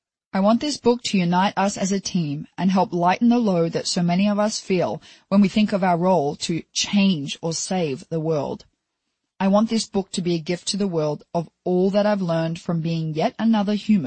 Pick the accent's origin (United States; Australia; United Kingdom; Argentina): Australia; Fremantle, Western Australia; I was born and raised in Fremantle, Western Australia, by a single mum who is my hero. I was one of four kids